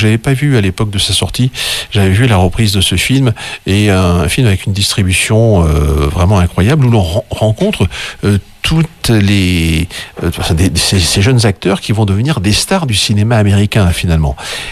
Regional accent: France; chez nous en France

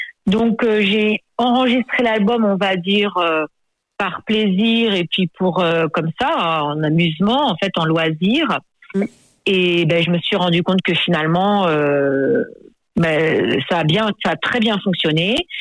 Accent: France; born there; étant donné que je suis née en France

